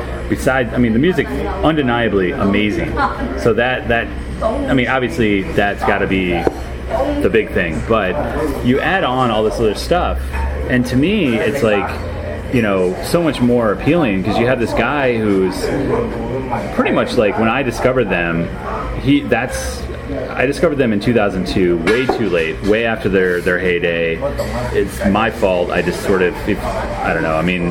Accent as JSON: {"language": "English", "region": "Michigan", "country": "United States", "moved": "yes", "lives_now": "New York, United States", "said": "I'm from Michigan."}